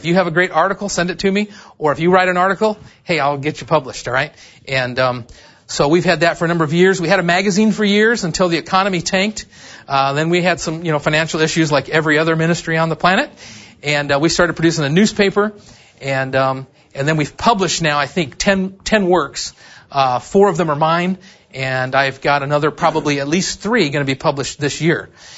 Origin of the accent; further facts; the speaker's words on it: California, United States; born there; also born or lived in Sitka, Alaska; I was born in Southern California. Don't hold that against me.